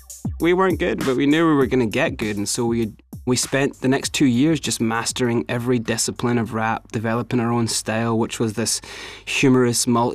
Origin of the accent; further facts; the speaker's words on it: Scotland, United Kingdom; come clean about being Scottish the whole time